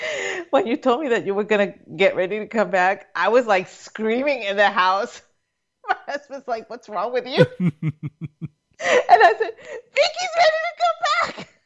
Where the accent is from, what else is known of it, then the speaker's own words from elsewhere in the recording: Puerto Rico; In my hometown, there is this area called La Piedra Escrita, which means the written stone.